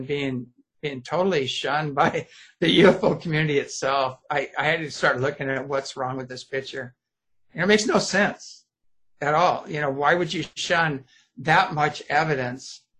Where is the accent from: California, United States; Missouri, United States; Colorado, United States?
California, United States; Apple Valley; But that area, that I was raised in Apple Valley, California, right there.